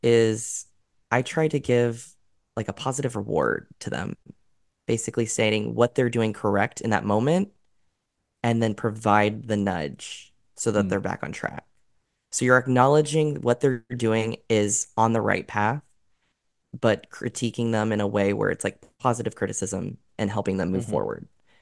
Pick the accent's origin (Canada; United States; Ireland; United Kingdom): United States; Fort Myers, Florida; born there; I was born in Fort Myers, Florida.